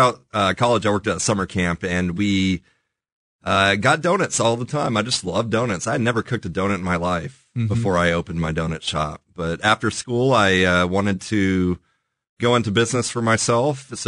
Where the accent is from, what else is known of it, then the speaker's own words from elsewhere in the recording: Kansas City, United States; also born or lived in Omaha; Yeah, Kansas City born and raised, nice. Then ventured up to Omaha for school.